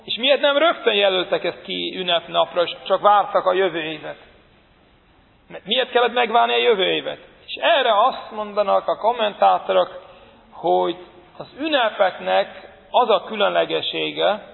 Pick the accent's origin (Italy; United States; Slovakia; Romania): United States; Brooklyn, New York; now in Hungary; Most az a negyed, ahol én felnőttem, az a Brooklynba, a Williamsburg.